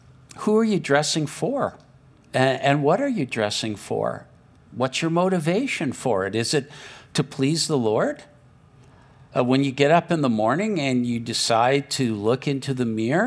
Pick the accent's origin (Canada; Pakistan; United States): Canada; Saskatchewan; also born or lived in Lower Mainland; now in Kelowna, Canada; I lived in the Lower Mainland for 25 years. I grew up in Saskatchewan, and I mean, I shoveled a lot of snow and whatever, but after 25 years on the coast, I really forgot about it. Then I moved to Kelowna.